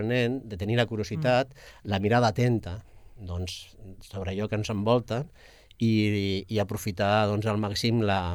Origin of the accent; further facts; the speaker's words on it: Orce, Andalusia, Spain; born there; now in Sabadell, Spain; jo vaig néixer a Orce, uh-huh, i vaig venir a Sabadell.